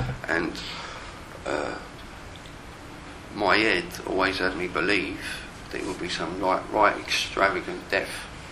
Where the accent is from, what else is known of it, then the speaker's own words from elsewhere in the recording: London, United Kingdom; And I was raised in South London. It was a violent upbringing.